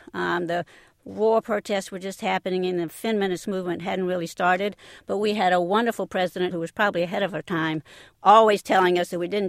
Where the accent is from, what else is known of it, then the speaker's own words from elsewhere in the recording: Columbus, Georgia, United States; Believe it or not, I grew up in Mayor Tomlinson's hometown of Columbus, Georgia.